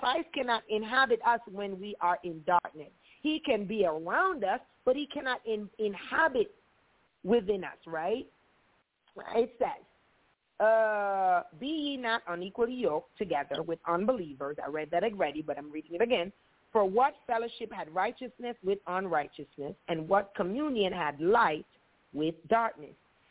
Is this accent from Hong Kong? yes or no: no; Jamaica; born there; As I said, I was born in Jamaica and stuff